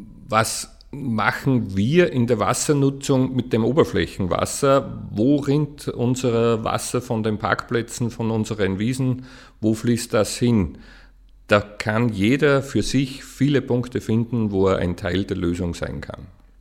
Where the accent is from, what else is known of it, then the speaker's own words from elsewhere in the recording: Bad Goisern, Upper Austria, Austria; Ich kann in diesem Fall für meine Heimatgemeinde Bad Gäusern sprechen.